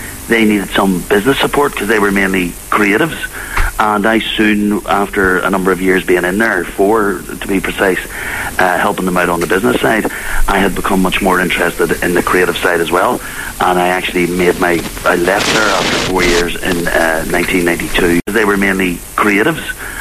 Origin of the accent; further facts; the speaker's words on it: Belfast, Northern Ireland, United Kingdom; Well, I was born in 1966 in Ardoyne in North Belfast, one of five kids, and sort of grew up there